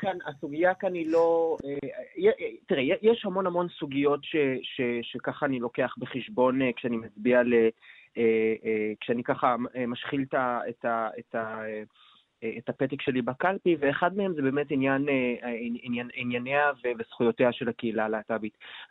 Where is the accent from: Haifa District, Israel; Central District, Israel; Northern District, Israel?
Northern District, Israel; Nof HaGalil; also born or lived in Nazareth; now in Tel Aviv, Israel; נכון, נולדתי בנצרת, גדלתי בנצרת עילית, והיום אני גר בתל אביב.